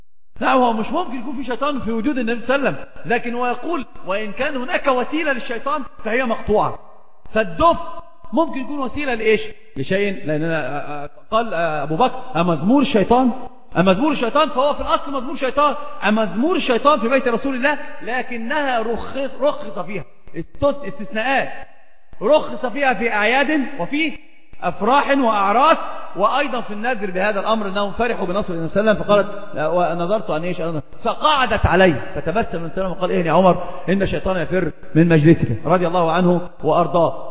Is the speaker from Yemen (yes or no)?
no; Egypt; عندنا في مصر يقولون مثل عظيم جدا